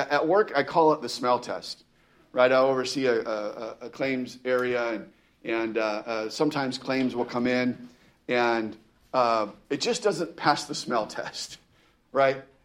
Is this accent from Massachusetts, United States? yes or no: no; California, United States; And I'm from California, but when I moved to Southern California, I never really got into surfing.